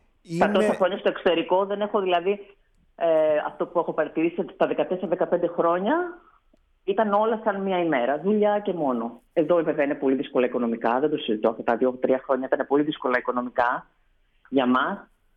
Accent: Attica, Greece; γιατί εγώ είμαι από Αττικής

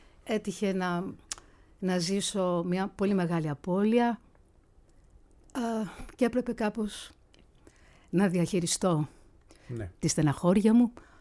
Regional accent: Greece; Και το μοβ, αλλά συνήθως εμείς έχουμε το μαύρο ως Έλληνες.

